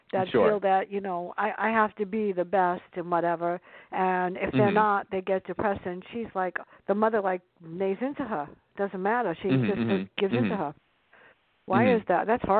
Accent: Bronx, New York, United States; I grew up on the South Bronx, and we were not rich at all.

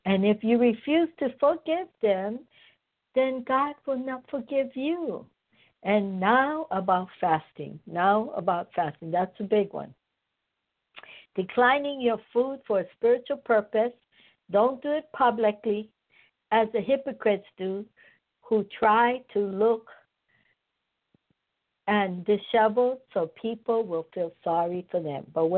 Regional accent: Hawaii, United States; Because I come from Hawaii, there's over 1,000 religions in Hawaii.

